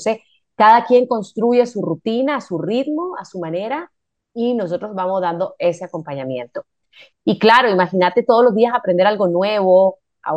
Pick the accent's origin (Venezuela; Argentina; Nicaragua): Nicaragua; yo soy de Nicaragua